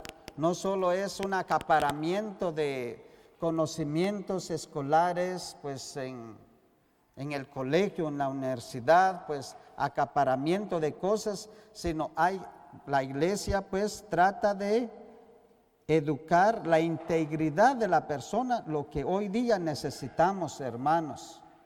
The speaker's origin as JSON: {"language": "Spanish", "country": "Guatemala", "said": "Ahora en Guatemala, yo soy de Guatemala, creo que muchos de ustedes ya me conocen."}